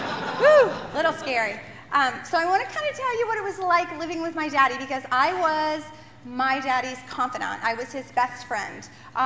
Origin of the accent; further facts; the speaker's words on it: Libertyville, Illinois, United States; accent: Yankee; I was raised in Libertyville, Illinois. I know you don't hear much of that Yankee accent anymore, but a little bit there.